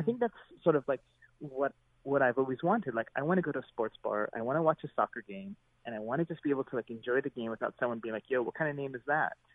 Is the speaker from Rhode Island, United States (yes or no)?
no; California, United States; also born or lived in Portland; And that was just a really weird thing that, as a Californian, I mean, California has its problems, certainly, but I never really had to do that as much. Whereas in Portland, I constantly thought of it, you know?